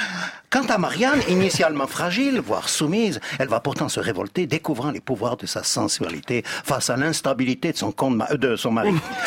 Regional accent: Auvergne-Rhône-Alpes, France; Oui, mais moi je suis savoyard, donc j'ai

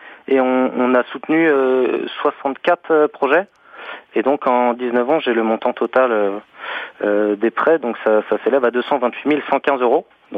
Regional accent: Paris, Île-de-France, France; now in Tardets, France; en tant que Parisien exilé, j'en ai pris plein les yeux et puis je compte bien rester par ici.

